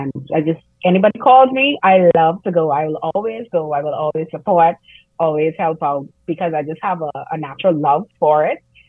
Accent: Nassau, New Providence, Bahamas; So about myself, I am actually living in Grahamhama right now, but okay. I was born and raised in Nassau. I actually grew up in an Anglican church.

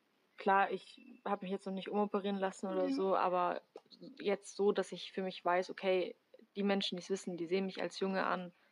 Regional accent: Germany; ich bin 16 Jahre alt, ich komme aus Deutschland.

